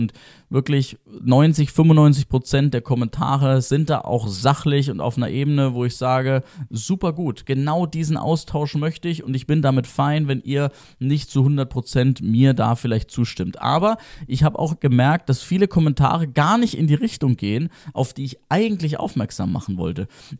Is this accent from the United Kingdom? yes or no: yes; England, United Kingdom; als Engländer in England